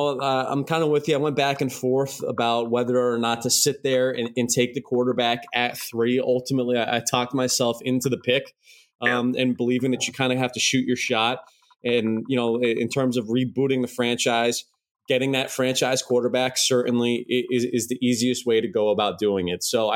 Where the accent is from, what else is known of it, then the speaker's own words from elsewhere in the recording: Worcester, Massachusetts, United States; And like you mentioned, I grew up in Worcester and then, you know, ultimately started my career in Worcester as well.